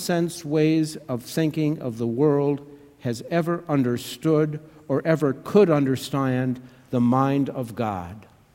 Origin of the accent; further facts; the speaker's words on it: Wisconsin, United States; If you were to get in the car and drive to northwestern Wisconsin and go to my hometown, and if you were to do an on-the-street interview with the people who knew me when I was growing up